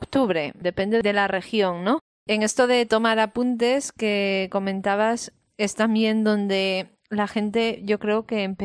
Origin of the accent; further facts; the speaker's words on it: Pontevedra, Galicia, Spain; born there; no soy extranjera dentro de España, pero como he tenido que estudiar en una ciudad diferente a donde nací